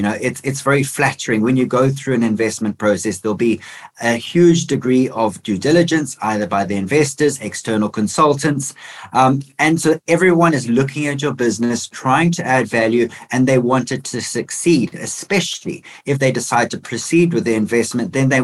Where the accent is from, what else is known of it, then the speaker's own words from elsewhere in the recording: South Africa; moved away as an adult; now in United Kingdom; So born and bred in South Africa, came over here about 6 years ago to the UK